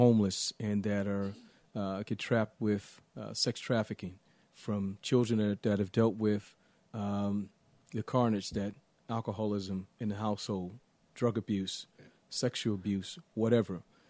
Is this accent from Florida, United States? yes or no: no; Augusta, Georgia, United States; also born or lived in Atlanta; And so growing up in the South, Augusta, Georgia, Atlanta, we're a lot more in tune with the history and the journey.